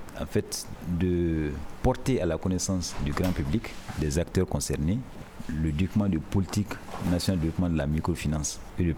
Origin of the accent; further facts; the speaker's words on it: Mali; Chez nous, au Mali, le secteur prioritaire numéro un, c'est l'agriculture.